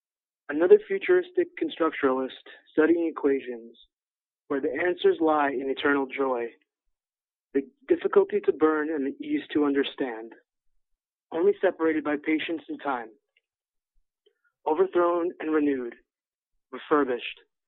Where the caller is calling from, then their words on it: Dumont, New Jersey, United States; Dumont, New Jersey.